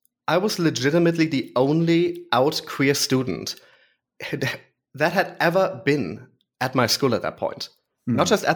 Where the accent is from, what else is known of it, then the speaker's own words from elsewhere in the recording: Germany; Yes, I grew up on the German countryside. Mm-hmm. And it's a very boring way to grow up. Like I lived on a mountain. A village of 2,000 people.